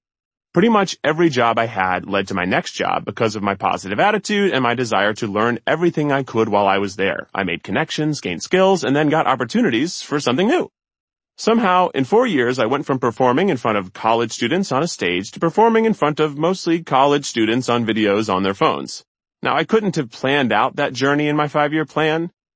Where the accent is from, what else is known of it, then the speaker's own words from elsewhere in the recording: Tennessee, United States; growing up in Tennessee, I was really blessed to have people be very supportive of me